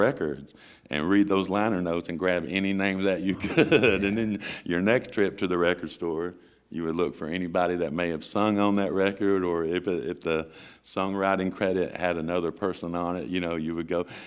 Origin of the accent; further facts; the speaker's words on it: Kentucky, United States; Growing up in Eastern Kentucky, I'd seen people with guitars and just playing and picking and flat picking and that sort of thing.